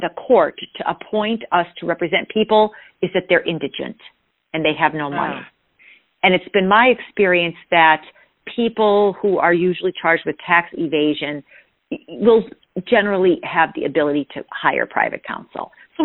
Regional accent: Peckville, Pennsylvania, United States; And I grew up in Peckville

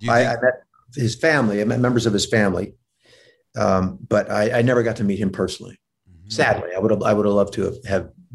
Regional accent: St. Louis, Missouri, United States; I'm from St. Louis.

